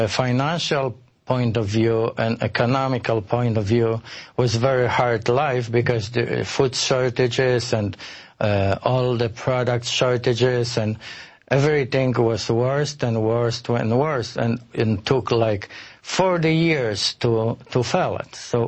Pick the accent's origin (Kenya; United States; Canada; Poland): Poland; English is a second language; Growing up in Poland under a communist regime wasn't a pleasant experience because you felt like you're trapped in some kind of cage.